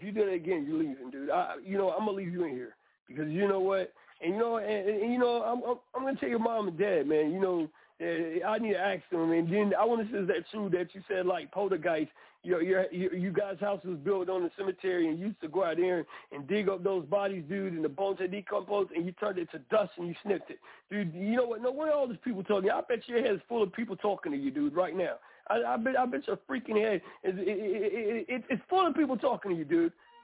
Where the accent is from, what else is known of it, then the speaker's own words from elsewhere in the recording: North Carolina, United States; I said, I'm from the North Carolinas.